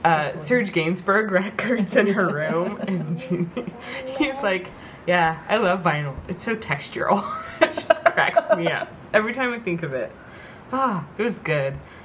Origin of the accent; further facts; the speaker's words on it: Ukiah, California, United States; Which is my hometown.